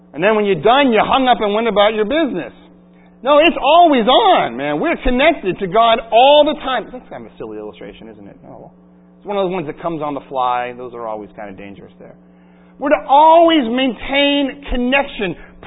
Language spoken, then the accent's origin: English; United States; I'm a husband. I'm a father. I'm a pastor. I'm an American.